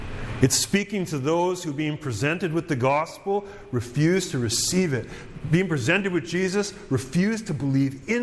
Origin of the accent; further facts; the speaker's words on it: Canada; As a Canadian, and one who's called to live in the lives of other Canadians